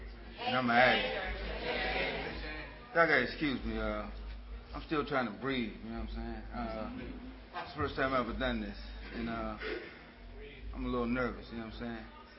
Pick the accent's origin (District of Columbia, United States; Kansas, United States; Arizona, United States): District of Columbia, United States; Washington; I'm from Northwest Washington, D.C., and I grew up in a loving, caring family.